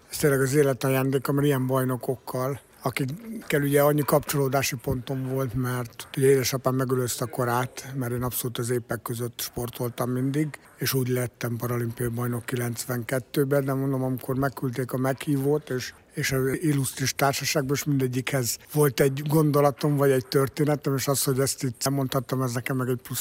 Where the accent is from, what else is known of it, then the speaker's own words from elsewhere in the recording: Budapest, Hungary; ugye Margit-szigeten nőttem föl